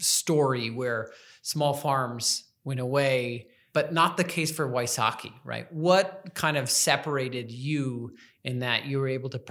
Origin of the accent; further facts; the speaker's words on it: South Dakota, United States; now in Wisconsin, United States; I've lived in Wisconsin for a long time, but I grew up in South Dakota, surrounded by corn and beans and cows.